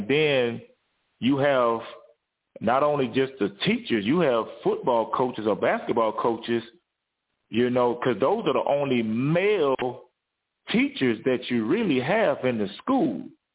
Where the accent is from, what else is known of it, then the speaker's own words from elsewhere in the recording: Hitchcock, Texas, United States; now in Houston, United States; Of course, I'm out here in Houston, Texas. I'm not too far. Where I'm from Hitchcock, Texas.